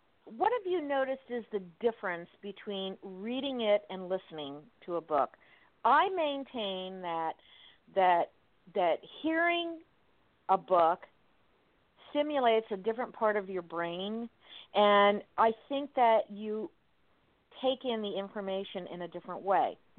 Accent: Miami, Florida, United States; because I'm from Miami

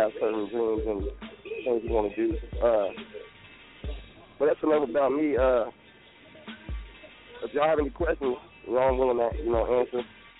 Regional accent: Wichita, Kansas, United States; also born or lived in Tennessee; I'm from Wichita, Kansas, but I was raised in the South as well, like east part of Tennessee. So I'm back and forth.

